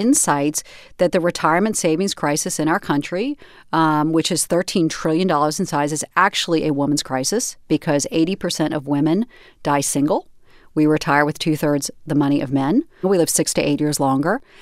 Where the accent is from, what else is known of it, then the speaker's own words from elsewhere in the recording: the South, United States; I grew up in the same society we all did, and I grew up in the South, and the boys do the money